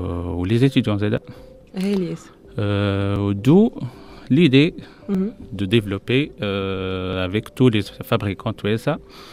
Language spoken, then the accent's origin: Arabic; Tunisia; ما عندناش la bibliothèque نتاع les objets BIM تاع les industries اللي عندنا في تونس